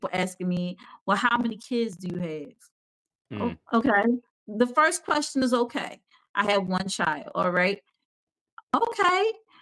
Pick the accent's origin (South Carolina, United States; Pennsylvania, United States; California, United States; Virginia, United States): Pennsylvania, United States; Philadelphia; So people see I'm from North Philly, they expect me to act a certain way too.